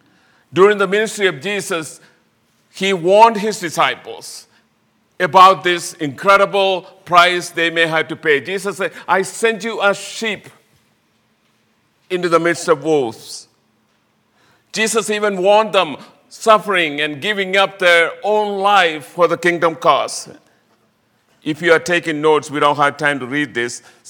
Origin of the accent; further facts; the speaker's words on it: India; English is a second language; now in United States; I'm speaking not as an Indian to you this morning. I have been more than two-thirds of my life in America. I'm speaking to you as an American Christian.